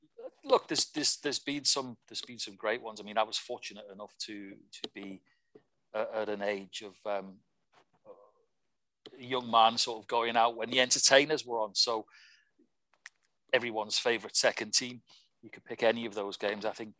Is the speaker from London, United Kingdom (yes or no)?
no; Newcastle, North East England, United Kingdom; now in Dubai, United Arab Emirates; I was born in Newcastle, born and bred. A good goal kick away from St James's Park.